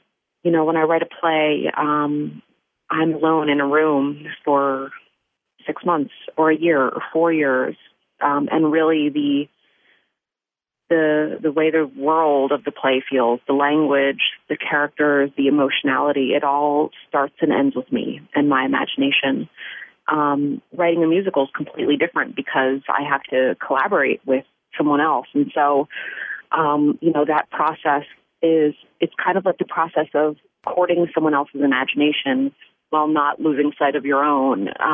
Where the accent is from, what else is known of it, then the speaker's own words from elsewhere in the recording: Philadelphia, Pennsylvania, United States; now in New York, United States; But I was born and raised in West Philly, not too far from 49th and Baltimore, on a little street called St. Bernard Street.